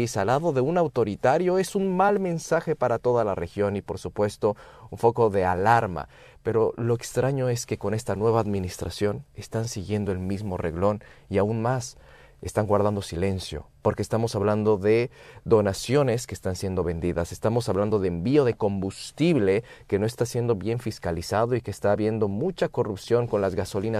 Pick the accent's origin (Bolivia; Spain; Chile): Bolivia; Cochabamba; atrincherado en una zona roja de Cochabamba, que es el departamento de donde soy.